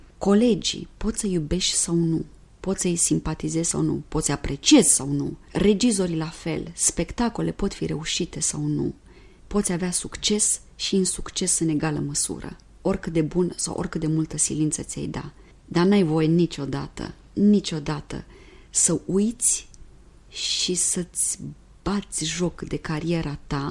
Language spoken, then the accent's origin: Romanian; Romania; now in France; dacă auzeau că sunt româncă, toată lumea îmi vorbea de românca și de acel film pe care îl văzuseră.